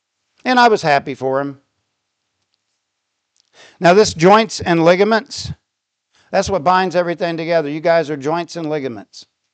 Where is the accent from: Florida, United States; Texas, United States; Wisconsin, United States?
Florida, United States; I always liked Miami because I grew up in Florida.